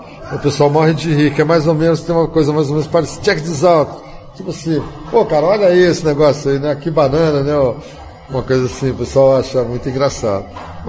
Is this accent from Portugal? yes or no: no; Minas Gerais, Brazil; now in United States; afinal de contas eu sou mineiro, né?